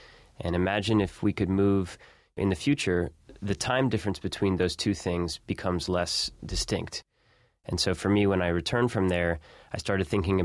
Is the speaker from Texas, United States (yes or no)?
no; Miami, Florida, United States; also born or lived in Cleveland; now in New York, United States; Well, I was born in Cleveland, and I grew up in Miami, and now I live in New York.